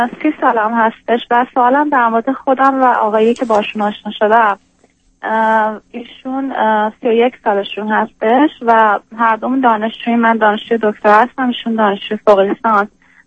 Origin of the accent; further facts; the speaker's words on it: Iran; now in United States; البته من بیشتر از 5 سالی که خارج از ایران هستم، ولی خب آمریکا 5 سال.